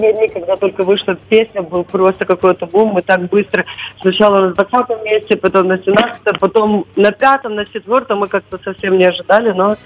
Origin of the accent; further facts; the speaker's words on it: Odesa, Odesa Oblast, Ukraine; now in Mexico; Мы одесситы, живущие в Мексике, но корни грузинские.